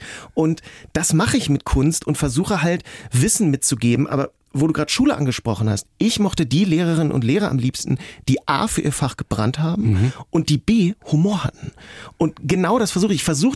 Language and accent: German; Hanover, Lower Saxony, Germany; Ich hatte mit 16 schon eine Jahreskarte in Hannover, wo ich herkomme, fürs Museum.